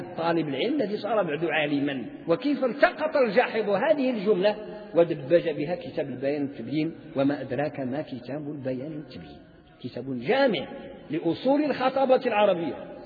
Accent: Morocco; في العصور المتأخرة من تاريخ التعليم عندنا في المغرب

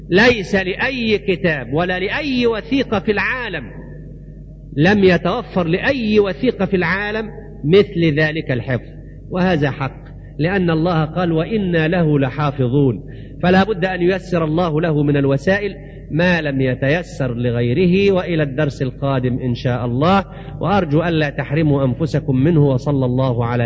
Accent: Egypt; accent: Egyptian; احنا لهجتنا مصرية، احنا لغتنا مصرية

